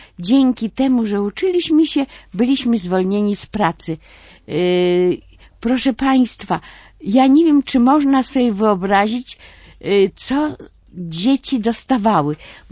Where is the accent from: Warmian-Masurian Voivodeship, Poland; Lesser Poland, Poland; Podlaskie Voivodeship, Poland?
Podlaskie Voivodeship, Poland; Białystok; born there; moved away; Urodziłam się w Białymstoku i z Białego Stoku w ostatniej wywózce w czerwcu 1941 roku, 3 dni przed wojną niemiecko-rosyjską, zostaliśmy wywiezieni do Altajskiego kraju